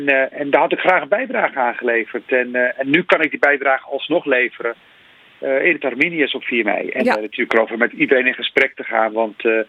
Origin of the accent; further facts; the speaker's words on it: Rotterdam, South Holland, Netherlands; En ik herinner me als kind in Rotterdam dat op 4 mei heel erg stil werd. We woonden in Rotterdam-Noord en...